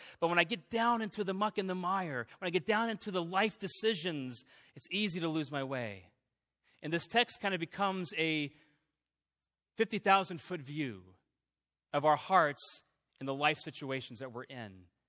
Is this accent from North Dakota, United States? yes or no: no; Washington, United States; Okay, I grew up in Washington State, and downtown Chicago is kind of confusing.